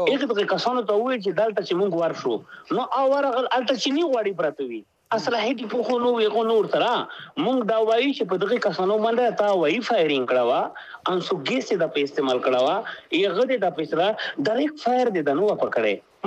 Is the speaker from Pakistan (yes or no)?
yes; Pakistan; مونږ د پاکستان یو، پاکستان دې زمونږ دی، پاکستان مونږ پښتنو جوړ کړی دی